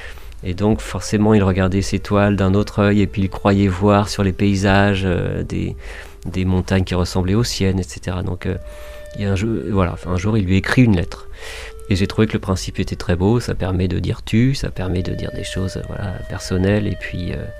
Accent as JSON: {"language": "French", "region": "Normandy", "country": "France", "said": "Moi, je viens de Normandie, même si voilà, j'ai des origines très diverses, espagnol entre autres, mais aussi belge, un tout petit peu de belge"}